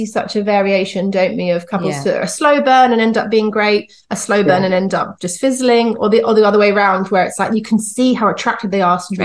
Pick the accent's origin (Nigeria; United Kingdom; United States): United Kingdom; I found it really interesting because as British people, sometimes we say the word sex with a bit of a sex.